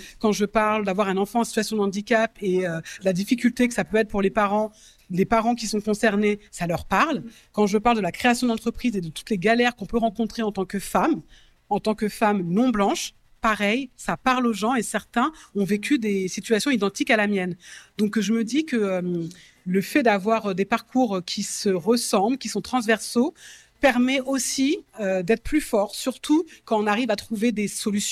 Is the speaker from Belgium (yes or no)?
no; Versailles, Île-de-France, France; Et j'ai grandi en France. Je suis née à Versailles, près du château. J'ai fait toute ma scolarité dans les Yvelines.